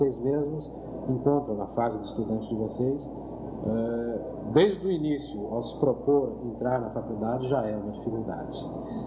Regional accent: Campinas, São Paulo, Brazil; Embora eu seja natural de São Paulo, embora eu tenha vivido aqui boa parte do tempo, eu propriamente me criei fora de São Paulo. Me criei numa das cidades que eu considero das melhores sob todo o aspecto. Eu me criei e cresci em Campinas.

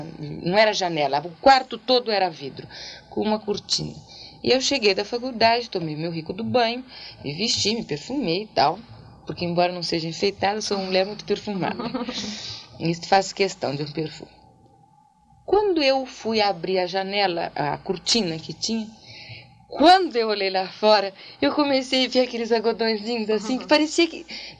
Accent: Brazil; now in Spain; Como boa brasileira, nunca tinha visto a neve. Então, eu fui para a Espanha com uma bolsa de estudos e cheguei na Espanha em agosto.

